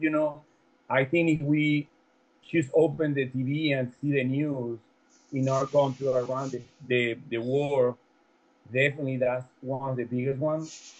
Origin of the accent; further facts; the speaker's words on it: Venezuela; now in Houston, United States; I'm original from Venezuela, but living in Houston for more than 20 years.